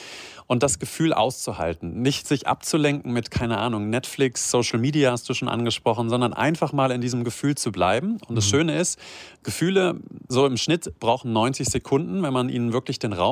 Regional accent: Lower Saxony, Germany; now in Rhineland, Germany; Ich lebe zwar hier, aber ich komme aus Niedersachsen, hier aus der Ecke von Göttingen.

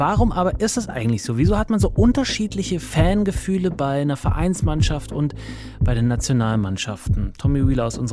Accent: Munich, Bavaria, Germany; Was soll ich sagen? Ich komme von da, aus München.

